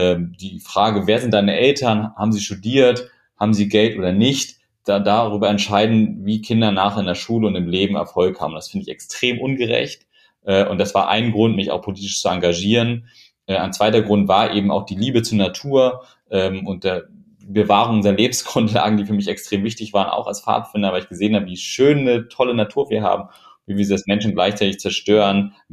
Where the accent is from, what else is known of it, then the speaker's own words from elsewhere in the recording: Hanover, Lower Saxony, Germany; Also ich bin nicht in armen Verhältnissen aufgewachsen, aber nicht in reichen Verhältnissen aufgewachsen. Ich bin in Hannover im Stadtteil aufgewachsen